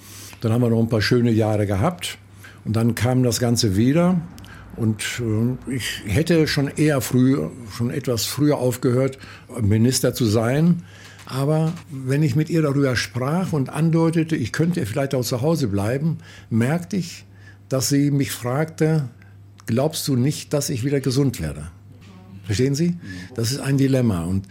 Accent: North Rhine-Westphalia, Germany; Ich habe als junger Mensch gelernt in meiner Heimat da im Sauerland

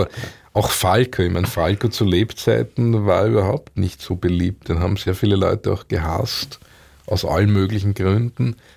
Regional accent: Austria; ich bin in Österreich aufgewachsen. Ich liebe die österreichische Küche, ich liebe die österreichische Sprache.

